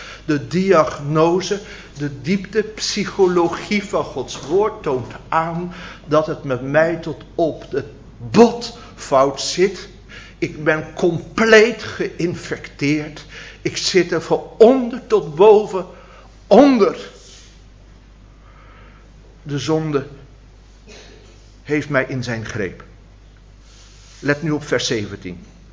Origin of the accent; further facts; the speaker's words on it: Drenthe, Netherlands; Kan ik het helpen? Ik kom uit Drenthe.